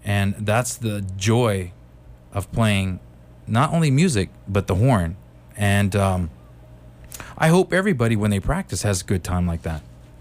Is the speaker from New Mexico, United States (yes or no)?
yes; Las Cruces, New Mexico, United States; And even here, when I was growing up in Las Cruces and playing, it was a lot of fun